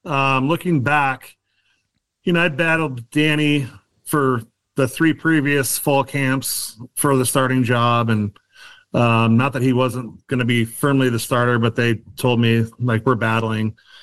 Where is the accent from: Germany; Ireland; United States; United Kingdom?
United States; California; because, you know, growing up in California, back in those days, all you get was UCLA and USC on TV.